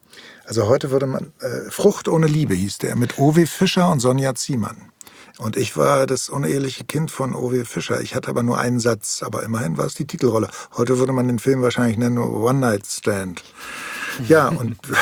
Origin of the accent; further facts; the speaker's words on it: Berlin, Germany; ich bin in Tempelhof aufgewachsen. Tja, in einer kleinen Zwei-Zimmer-Wohnung, aus ganz einfachen Verhältnissen.